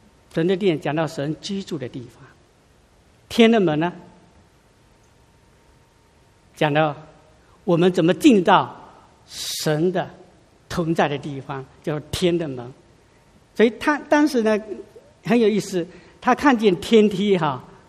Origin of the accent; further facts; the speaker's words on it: China; 我们中国人不太就是说啊，用那些很看不见的祝福